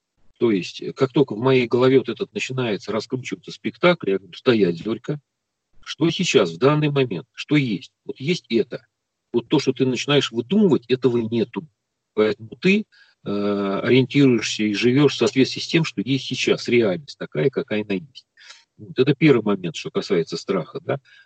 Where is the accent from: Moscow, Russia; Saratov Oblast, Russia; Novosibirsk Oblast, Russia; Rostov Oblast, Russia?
Moscow, Russia; Я не умею ничего делать руками, я москвич.